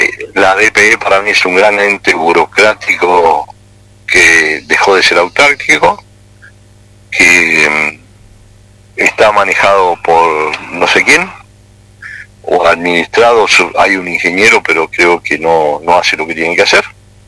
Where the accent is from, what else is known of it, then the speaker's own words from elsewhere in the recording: Río Grande, Tierra del Fuego, Argentina; y yo soy de Río Grande, yo quiero que vaya más plata allá, muchacho